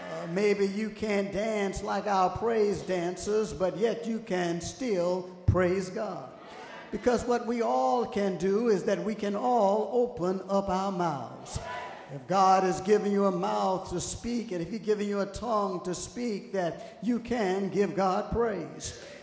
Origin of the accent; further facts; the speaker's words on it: Richmond, Virginia, United States; just a little boy growing up in the West End part of Richmond